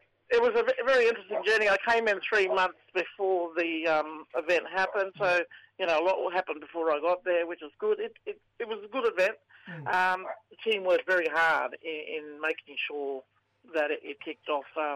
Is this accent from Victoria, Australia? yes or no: no; Darwin, Northern Territory, Australia; Born and bred in Darwin, and, right across the NT, and... … from Central Australia, Warramunga and Lurcha, and … from Bari on Mabiog Island.